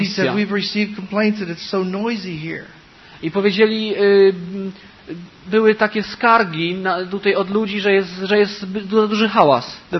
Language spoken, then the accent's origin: Polish; United States; Oni pochodzą stąd, gdzie, stamtąd skąd my, ze Stanów Zjednoczonych.